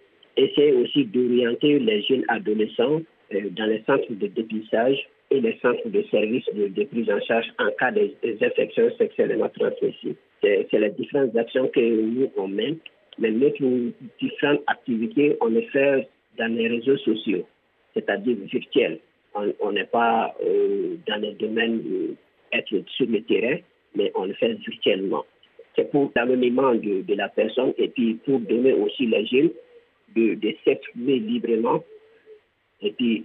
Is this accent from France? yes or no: no; Mali; Vu que la santé sexuelle est un tabou chez nous en Afrique, surtout au Mali ici